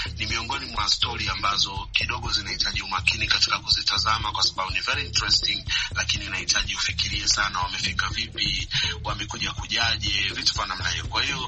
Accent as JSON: {"language": "Swahili", "country": "Tanzania", "said": "sisi ni wa Tanzania"}